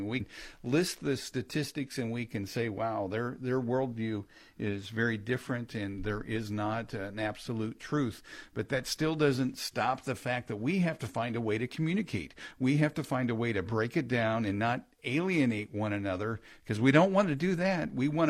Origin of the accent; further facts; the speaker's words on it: Kansas City, United States; Well, let's go to my hometown, Kansas City.